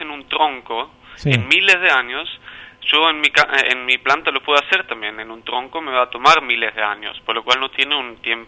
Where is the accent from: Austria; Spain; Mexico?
Austria; now in Argentina; soy extranjero, no soy francés, soy austríaco.